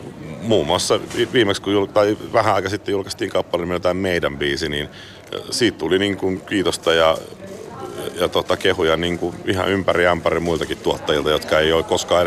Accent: Espoo, Uusimaa, Finland; Itse mä oon Landelta, kun mä oon Espoosta.

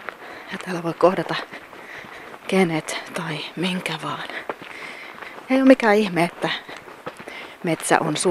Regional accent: Helsinki, Uusimaa, Finland; mä oon eteläsuomalainen, mä oon helsinkiläinen

